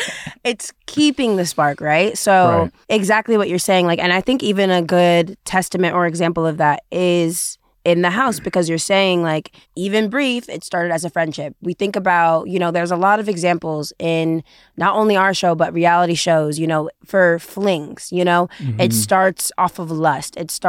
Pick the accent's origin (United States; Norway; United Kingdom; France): United States; when we get into other places where they definitely know I'm American also gives me the ick